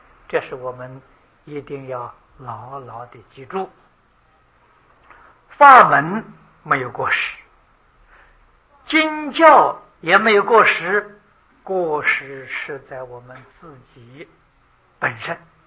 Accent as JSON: {"language": "Chinese", "country": "China", "said": "我们中国人讲的伦常道德啊"}